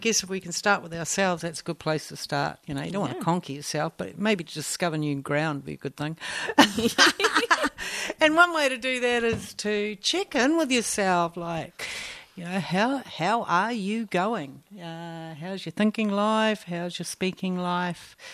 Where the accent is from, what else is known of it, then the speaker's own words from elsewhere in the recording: Scotland, United Kingdom; Hey, I'm Scottish. You didn't know that, did you?